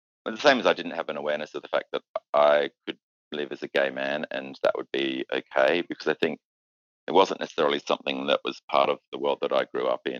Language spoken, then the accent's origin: English; Narromine, New South Wales, Australia; also born or lived in Sydney; I lived the first 5 or 6 years of my life out in Western New South Wales. So I was born in Sydney and then we went straight out there.